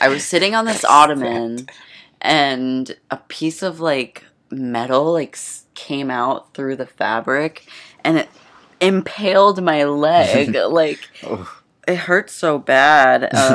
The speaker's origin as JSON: {"language": "English", "region": "New York", "country": "United States", "said": "I'm from New York, like, upstate New York, not from the city, right."}